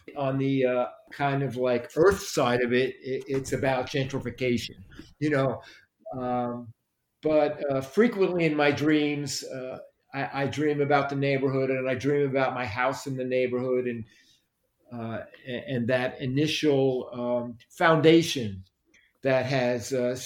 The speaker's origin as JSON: {"language": "English", "town": "Brooklyn", "region": "New York", "country": "United States", "tie": "born or raised there", "said": "I have a very strong connection with my neighborhood of where I grew up in Brooklyn. It's really the core of who I am."}